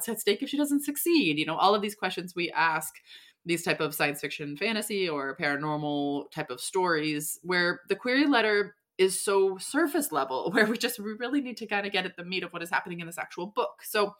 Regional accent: Iceland; I was born and raised in Iceland and have a passion for Nordic folklore, which is still prevalent in Iceland to this day.

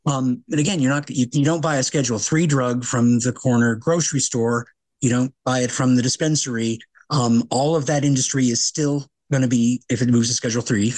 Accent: Oregon, United States; Now, here in my home state of Oregon, thanks to the passage of Measure 110 back in 2020

